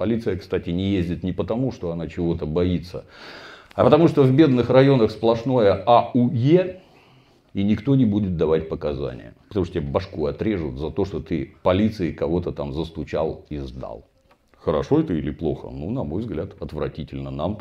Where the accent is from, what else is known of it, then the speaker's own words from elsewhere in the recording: Saint Petersburg, Russia; Я там родился и вырос в Купчино.